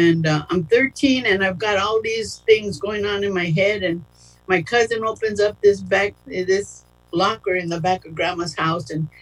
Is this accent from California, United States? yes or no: no; Arizona, United States; I'm born and raised in Arizona on a reservation. I'm a Native American, and my given name on the reservation was … I hated that name growing up.